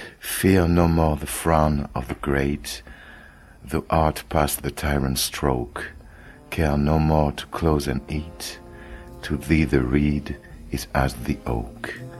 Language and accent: French; Bondy, Île-de-France, France; Ouais, à Bondy, et j'habite toujours dans le 93, pas loin de Bondy.